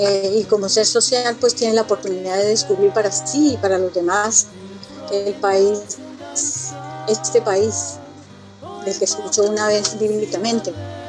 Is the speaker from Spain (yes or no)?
no; Colombia; soy colombiana y con muchas ganas de trabajar.